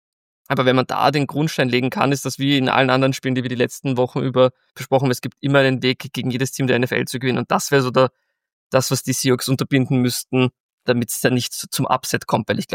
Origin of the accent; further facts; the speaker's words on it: Austria; man hört es wahrscheinlich raus, ich komme ja aus Österreich